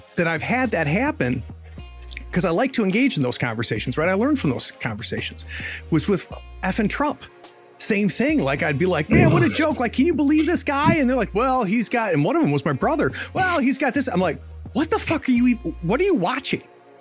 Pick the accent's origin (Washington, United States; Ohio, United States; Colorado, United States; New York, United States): New York, United States; part of it also is growing up in New York